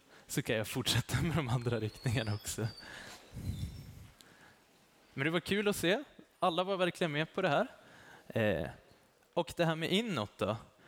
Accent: Östersund, Jämtland County, Sweden; Jag kommer från Östersund och var med i en kyrka där.

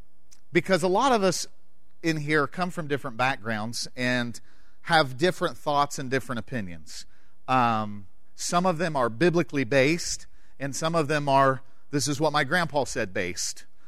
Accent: Appalachia, United States; we grew up in Appalachia, a great deal of us. Other parts of the world don't necessarily struggle, but we grew up in a traditional area that said, hey, no work on Sunday.

